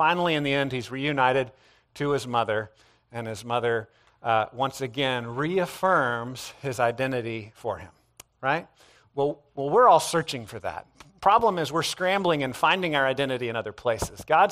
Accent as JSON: {"language": "English", "region": "Scotland", "country": "United Kingdom", "tie": "born or raised there", "said": "I guess they just do that every day in school growing up in Scotland."}